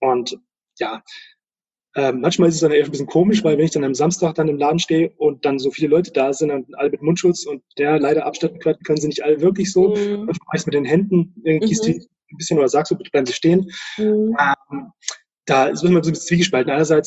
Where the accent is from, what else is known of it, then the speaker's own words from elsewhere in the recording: Bad Hersfeld, Hesse, Germany; now in Munich, Germany; Bad Hersfeld. Das ist in der Nähe von Fulda.